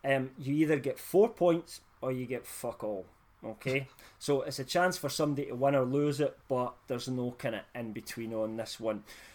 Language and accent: English; Scotland, United Kingdom; I'm Scottish